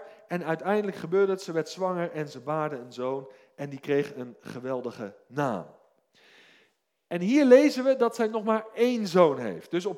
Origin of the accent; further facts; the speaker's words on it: South Holland, Netherlands; born there; Nou, ik ben geboren in het Westland